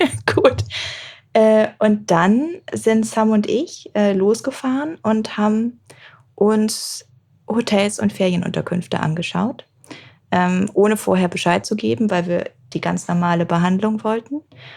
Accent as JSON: {"language": "German", "region": "Hamburg", "country": "Germany", "said": "wie du gerade schon gesagt hast. Ich komme aus Hamburg"}